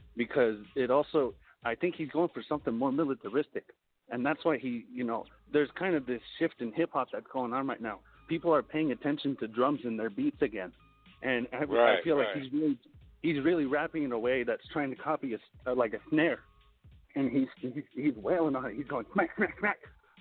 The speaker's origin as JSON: {"language": "English", "town": "Anaheim", "region": "California", "country": "United States", "said": "I'm out here from Anaheim."}